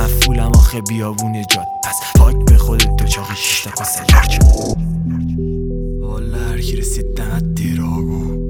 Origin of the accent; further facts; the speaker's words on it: Karaj, Alborz, Iran; بچه کرجیم